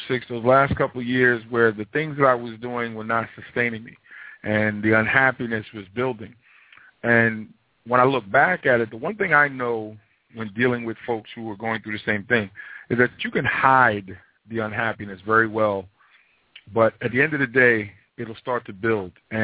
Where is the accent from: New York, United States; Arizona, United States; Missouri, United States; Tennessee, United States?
New York, United States; Queens; born there; I was born in South Jamaica, Queens, Jamaica, New York.